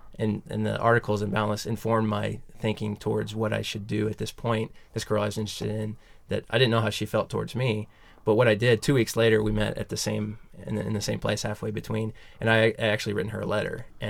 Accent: Missouri, United States; I went back to my home state of Missouri

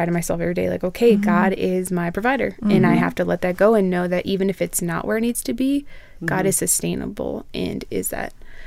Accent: California, United States; now in Colorado, United States; I'm from California, but I live in Colorado now, so a lot of my friends are still in California

